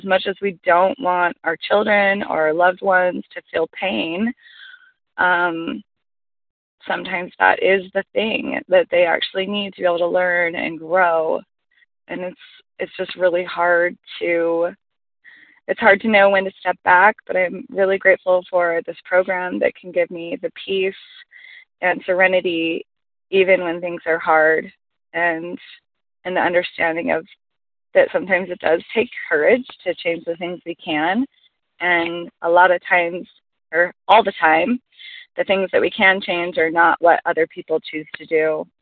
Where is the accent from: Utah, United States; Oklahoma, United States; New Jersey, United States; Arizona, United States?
Utah, United States; I'm from Utah.